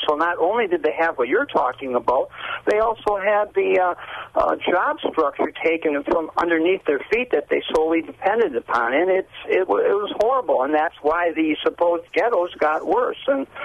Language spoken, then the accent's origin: English; Milwaukee, Wisconsin, United States; I was brought up in and around Milwaukee